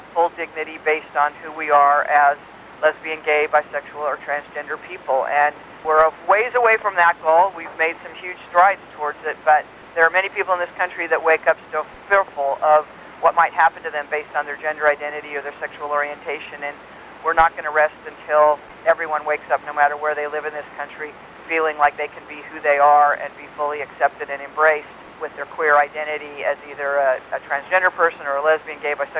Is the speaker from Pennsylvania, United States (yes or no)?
no; Utah, United States; I was raised in Utah, grew up actually Mormon in Utah